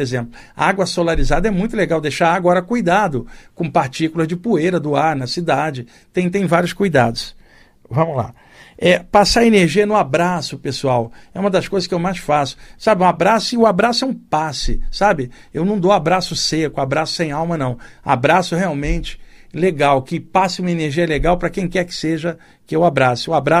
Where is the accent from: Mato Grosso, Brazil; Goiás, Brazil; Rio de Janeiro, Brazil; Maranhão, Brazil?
Rio de Janeiro, Brazil; now in São Paulo, Brazil; lá no Rio de Janeiro, onde eu cresci, existe uma expressão para isso